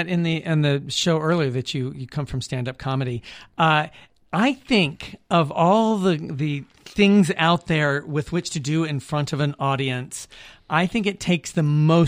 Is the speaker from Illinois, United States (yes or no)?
no; Texas, United States; moved away as an adult; now in New York, United States; I don't tell people, but I grew up in Texas. I moved to New York at 18. And when I would go home to Texas, they'd say, you sound like a New Yorker.